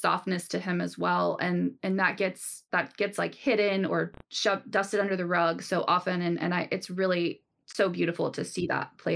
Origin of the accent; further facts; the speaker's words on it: Tennessee, United States; moved away as an adult; also born or lived in Texas; now in Seattle, United States; I was born in Tennessee, and I lived there until I was 20, redacted. And then I moved to to Texas and lived there for 10 years until I was redacted. And then I moved up to Seattle.